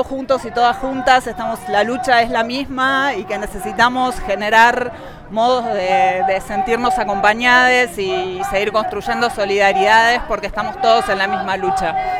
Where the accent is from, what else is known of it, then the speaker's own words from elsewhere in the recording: Buenos Aires, Argentina; now in Mexico City, Mexico; Soy de Buenos Aires, Argentina, estoy en Ciudad de México en este momento